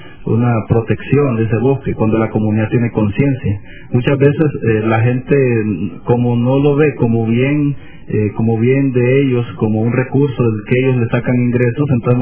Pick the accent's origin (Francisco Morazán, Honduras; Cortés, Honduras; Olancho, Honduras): Olancho, Honduras; Salamá; Yo soy de Salamá, exactamente.